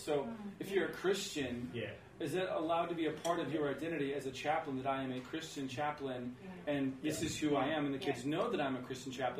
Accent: United States; So I'm an American, so we don't even have this

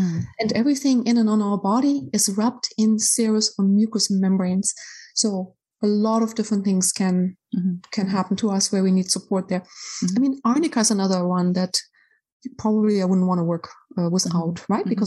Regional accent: Germany; Yes, because I'm from Germany originally

